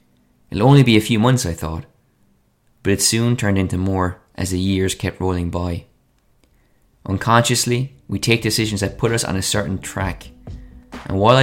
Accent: Ireland; when she found out I was from Ireland, she spoke about being in Belfast and about the injustice endured by Irish people under British rule.

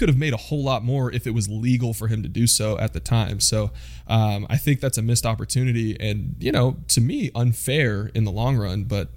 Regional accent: Sacramento, California, United States; Yeah, I grew up like right near Sac State, probably 5 minutes from Sac State.

